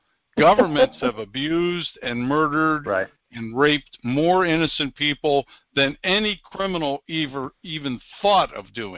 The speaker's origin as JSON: {"language": "English", "region": "Wales", "country": "United Kingdom", "lives_now": "United States", "said": "So I put that up on the flagpole because I'm Welsh."}